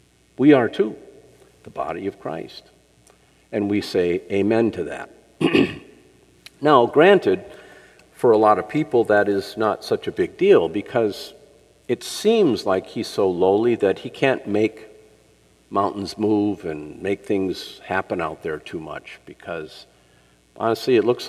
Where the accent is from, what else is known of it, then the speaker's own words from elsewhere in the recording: Minnesota, United States; I grew up in Minnesota, though. You know, Minnesota, very cold in the winter.